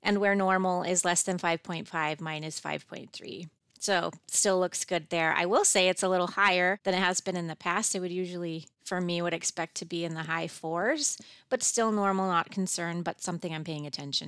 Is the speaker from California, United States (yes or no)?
no; Michigan, United States; where you grew up or where you spent the majority of your early life, too, as far as that goes. So I'm from Michigan.